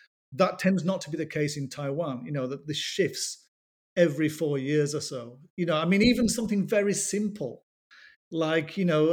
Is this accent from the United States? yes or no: no; England, United Kingdom; if people say to me, what is it about being English? I don't know where to start.